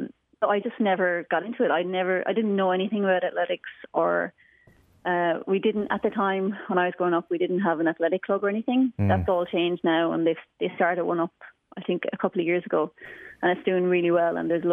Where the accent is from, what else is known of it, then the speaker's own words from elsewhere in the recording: Ireland; being Irish